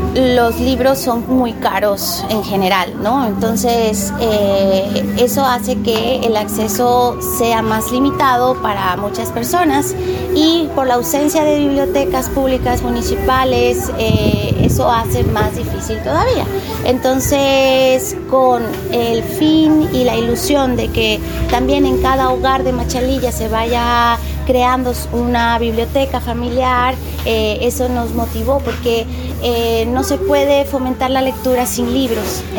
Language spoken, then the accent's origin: Spanish; Quito, Pichincha, Ecuador; yo soy nacida en Quito, nací y crecí ahí, pero vine a este lugar específico por un tema familiar